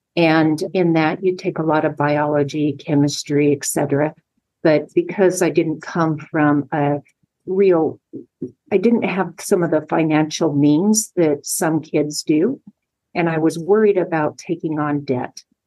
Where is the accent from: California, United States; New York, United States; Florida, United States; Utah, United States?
Utah, United States; I grew up in Utah